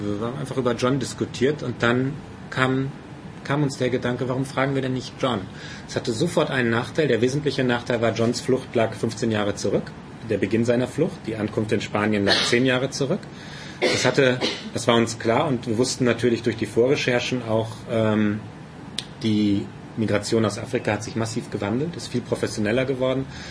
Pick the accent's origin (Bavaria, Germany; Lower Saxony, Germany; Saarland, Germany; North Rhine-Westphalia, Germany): North Rhine-Westphalia, Germany; Münster; eine war in Münster, meiner Heimatstadt